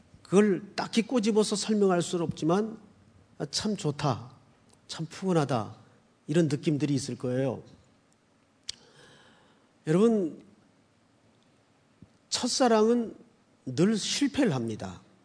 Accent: Yeongju, North Gyeongsang, South Korea; 제 고향은 경상북도 영주군 장수면 반구리 1017번지가 제 고향입니다.

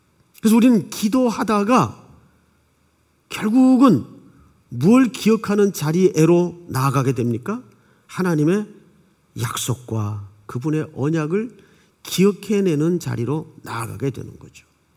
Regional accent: South Korea; born there; 저는 이제 남쪽에서 낳고 늘 어머님 고향에 대한 이야기는 말씀으로 많이 들었어요.

